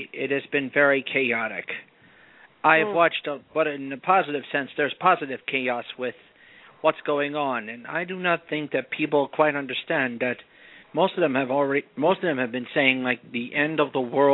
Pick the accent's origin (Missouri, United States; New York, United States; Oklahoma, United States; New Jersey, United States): New Jersey, United States; I'm from New Jersey.